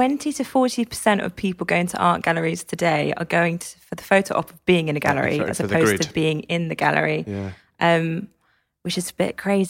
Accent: Cambridge, East of England, United Kingdom; I grew up in Cambridge.

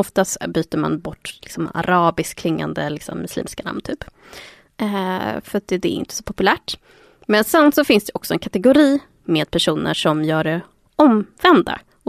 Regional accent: Gävle, Gävleborg County, Sweden; Och det var en person från Gävle, där jag växte upp.

